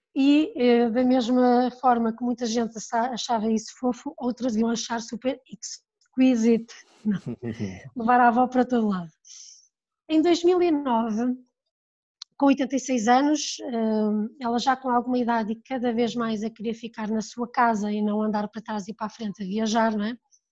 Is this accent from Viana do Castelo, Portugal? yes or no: yes; Monção, Viana do Castelo, Portugal; Entretanto, eu sempre passei a minha infância em Monção.